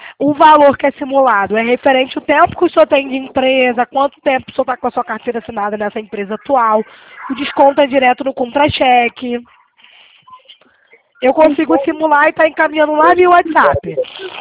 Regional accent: Rio de Janeiro, Brazil; a senhora viu que eu sou carioca.

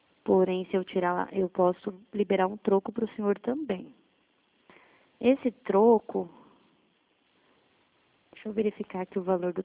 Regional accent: Dourados, Mato Grosso do Sul, Brazil; Eu sou de Dourados

